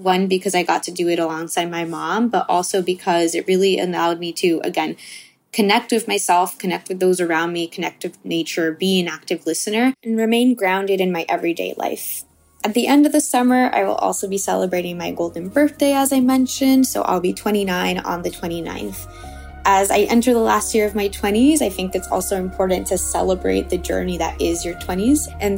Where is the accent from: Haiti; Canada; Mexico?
Mexico; Mexico City; also born or lived in United States; now in Singapore; I am originally from Mexico City, but I lived in the States for a really long time, became a green card holder. But the last 2 years of my life, I've been living, working, and just having the best time of my life in Singapore.